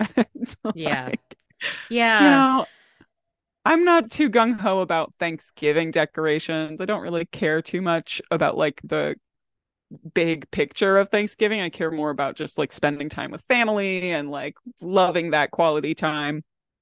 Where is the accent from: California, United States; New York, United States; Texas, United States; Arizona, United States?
California, United States; San Francisco; and also I grew up in the Bay Area where there weren't really any seasons. It was like foggy or less foggy, and then like 3 weeks of sunshine. You know, that was San Francisco growing up.